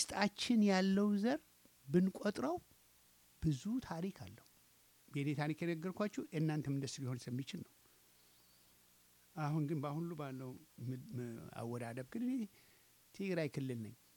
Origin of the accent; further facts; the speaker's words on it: Tigray, Ethiopia; ፒውር ዘር የለንም እኔ አሁን የትግራይ ተወላጅ ነኝ